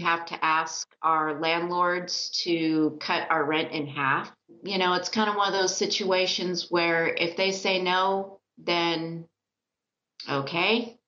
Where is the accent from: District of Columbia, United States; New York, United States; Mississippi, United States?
Mississippi, United States; Tupelo; I'm from Tupelo, Mississippi.